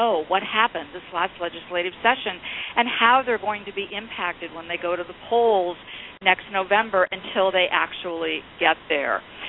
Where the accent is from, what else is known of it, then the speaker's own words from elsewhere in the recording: Midwest, United States; I was brought up in the Midwest. I was brought up to be very patriotic, and we flew our flag.